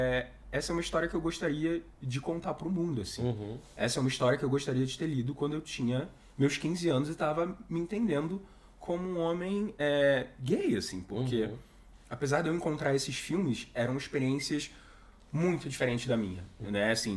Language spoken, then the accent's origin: Portuguese; Rio de Janeiro, Brazil; eu venho da Zona Oeste do Rio de Janeiro, minha mãe era motorista de Kombi, meu pai motorista